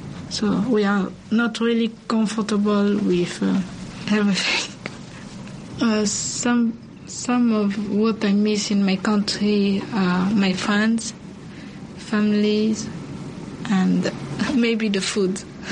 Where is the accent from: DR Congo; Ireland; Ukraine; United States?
DR Congo; Kinshasa; English is a second language; moved away; I'm 18 years old, and I came from Congo, Kinshasa. I left my country because of the war.